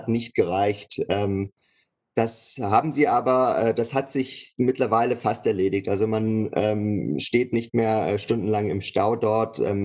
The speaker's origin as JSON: {"language": "German", "town": "Stuttgart", "region": "Baden-Württemberg", "country": "Germany", "tie": "born or raised there", "also_born_or_lived": "Berlin", "said": "Also ich bin geborener Schwabe, ich bin aus Stuttgart. Das hört man nicht, weil ich sehr lange in Berlin gelebt habe."}